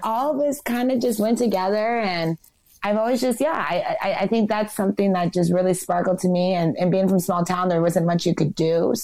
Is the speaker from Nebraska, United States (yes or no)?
no; South Dakota, United States; And I come from South Dakota. So like a lot of ignorance, racism, you know, good people, but borderline ignorant and stuff.